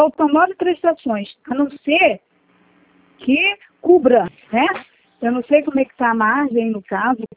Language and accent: Portuguese; Nilópolis, Rio de Janeiro, Brazil; Do Nilópolis, Baixada.